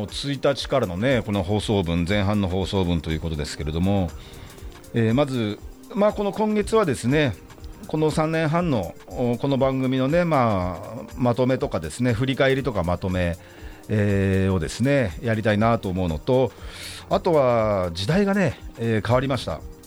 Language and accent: Japanese; Yokohama, Kanagawa, Japan; 私、横浜鶴見区出身、前議員がお届けするですね、